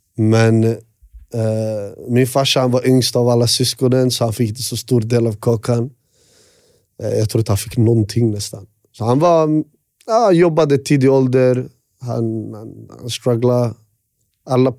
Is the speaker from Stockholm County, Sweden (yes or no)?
no; Västerås, Västmanland County, Sweden; Jag är uppväxt på Råby.